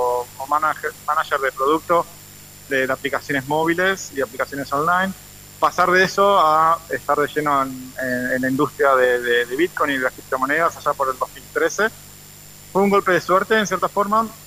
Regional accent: Gualeguaychú, Entre Ríos, Argentina; moved away as an adult; also born or lived in Buenos Aires; Nací en Gualeguaychú y bueno, estuve ahí hasta que estuve en mi primaria, secundaria, todo en el proyecto Villa Malvina. Y después, bueno, allá por el 2000 me fui a estudiar a Buenos Aires

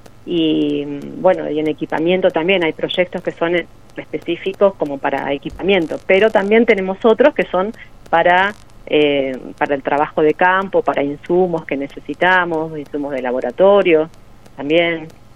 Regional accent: La Plata, Buenos Aires Province, Argentina; moved away as an adult; now in Mendoza, Argentina; No, soy de La Plata.

